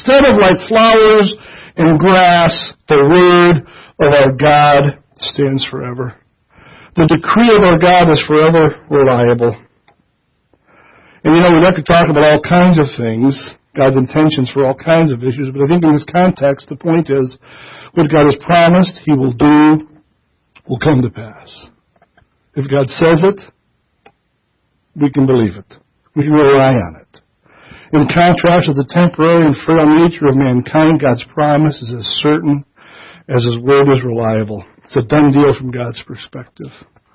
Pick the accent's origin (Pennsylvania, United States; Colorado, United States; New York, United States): New York, United States; also born or lived in Minnesota; You know, I came from Minnesota and grew up in western New York, which is a lot of rain, year-round, all the time.